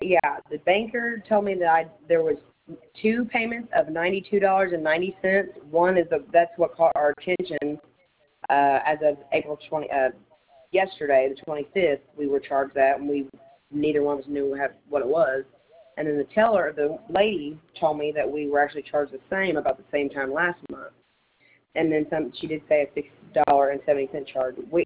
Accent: Poplar Bluff, Missouri, United States; I'm from Poplarbluff, Missouri.

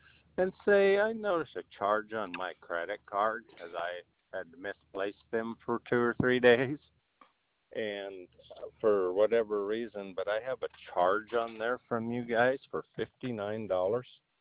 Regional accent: Montana, United States; I'm a snowbird, and I'm from Montana, actually, but I'm a snowbird out in Arizona in the wintertime, and that's where I'm at now, around Wickenburg.

